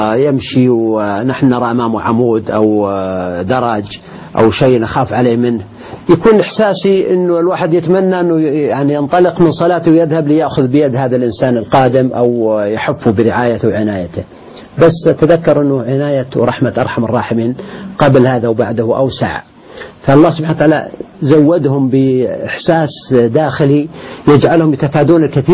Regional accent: Al-Qassim, Saudi Arabia; انت عرفت اني من القصيم تضحك علي الحين.

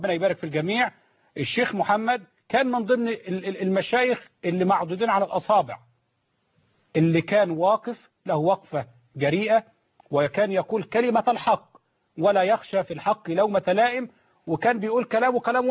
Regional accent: Egypt; نحارب بعض كمسلمين كمصريين،

